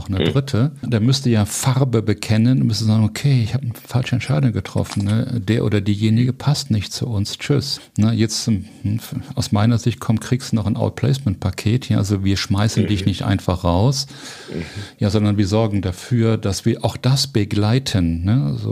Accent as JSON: {"language": "German", "town": "Cologne", "region": "North Rhine-Westphalia", "country": "Germany", "tie": "born or raised there", "said": "ich bin ein geborener Kölner."}